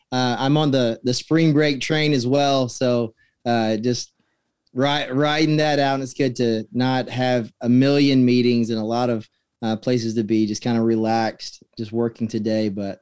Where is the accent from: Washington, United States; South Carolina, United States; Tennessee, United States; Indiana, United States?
South Carolina, United States; So, you know, I grew up in South Carolina and I wanted to be an actor